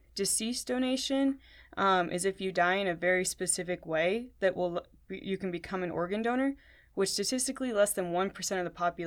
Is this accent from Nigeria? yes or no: no; San Diego, California, United States; I'm currently an M2, almost an M3. I was born and raised in San Diego, left to go to college in Dallas